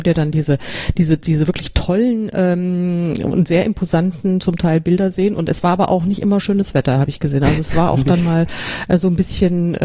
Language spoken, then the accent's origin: German; Bavaria, Germany; vielleicht liegt es an meiner Kindheit in den 70er Jahren und ich komme ja aus Bayern und wir waren dann gerne mal irgendwie in den Bergen